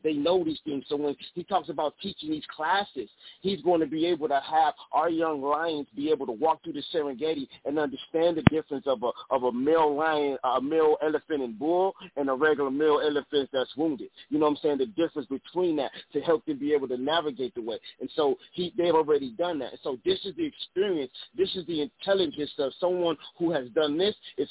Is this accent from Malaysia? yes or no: no; Compton, California, United States; You know, I'm from Compton, so I've seen what we can build from a negative mindset in a sense.